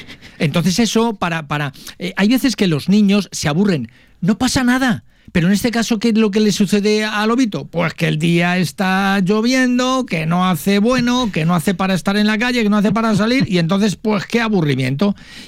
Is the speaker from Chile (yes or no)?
no; Castile and León, Spain; Nosotros somos castellano-leoneses, sí.